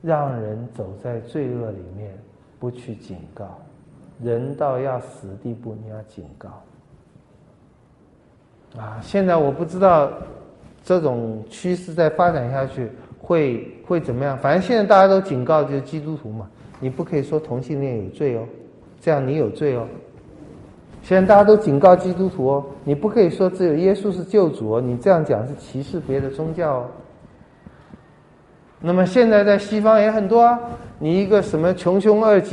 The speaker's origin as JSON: {"language": "Chinese", "country": "China", "said": "这里其实也是用我们中国人来讲非常简单，就是给你面子嘛。"}